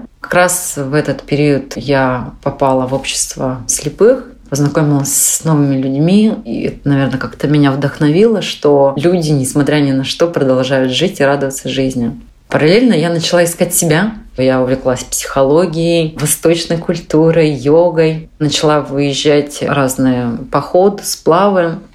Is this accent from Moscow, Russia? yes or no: no; Tyumen, Tyumen Oblast, Russia; я из Тюмени. Родилась в семье обычных людей, у меня мама товаровед, папа инженер.